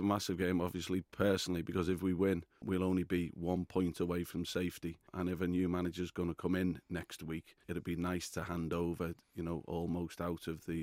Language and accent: English; Woodchurch, North West England, United Kingdom; I was born in St Catherine's Hospital, and most of my young life I was on the Woodchurch. I went to Woodchurch High School